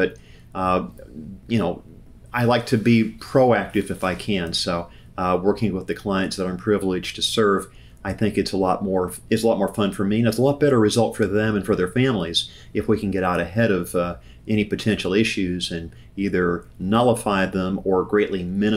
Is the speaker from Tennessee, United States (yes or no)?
yes; Memphis, Tennessee, United States; my sister and I went through a 7-year probate back in my hometown of Memphis, Tennessee.